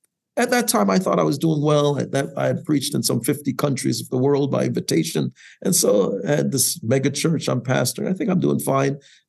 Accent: New York City, New York, United States; And so I grew up in New York City. So my New York side kicked in.

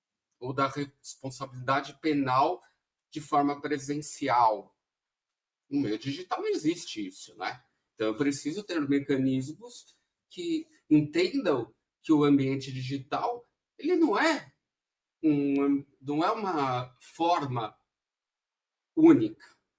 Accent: Brazil; E começou a xingar, termos pejorativos, racistas, porque eu sou brasileiro.

